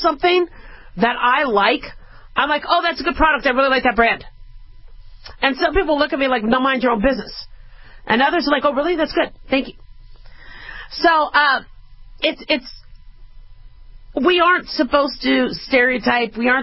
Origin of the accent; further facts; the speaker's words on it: the West, United States; But we don't do that in the West. And I grew up in the West.